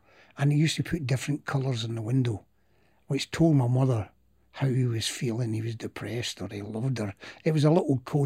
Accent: Glasgow, Scotland, United Kingdom; I was born in Shettleston.

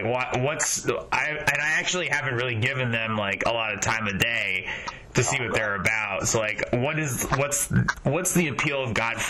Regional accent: New Jersey, United States; And I'm from New Jersey, where we are purportedly the worst drivers in the world, so...

